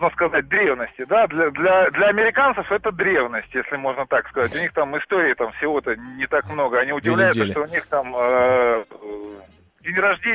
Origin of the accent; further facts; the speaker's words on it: Moscow, Russia; я из Москвы, мне 35 лет.